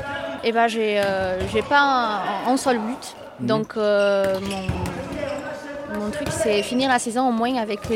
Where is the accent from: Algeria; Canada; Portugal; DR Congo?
Portugal; French is a second language; now in France; Je suis portugaise. C'est ma première saison au hand, ici en France.